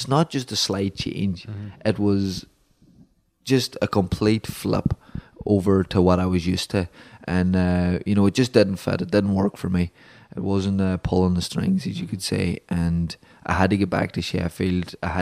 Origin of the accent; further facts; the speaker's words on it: Ireland; now in United States; I wasn't, you know, I'm an Irish man. You know, I'll fit in Boston and New York and places like that, but the Hollywood Hills and Santa Monica and Venice Beach, it just didn't click for me.